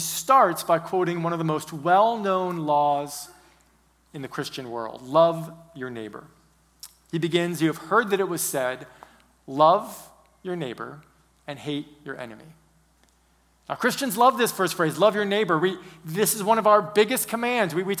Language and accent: English; California, United States; now in Texas, United States; Here we are, Californians in Texas, because that's another part of my identity. I'm a Californian.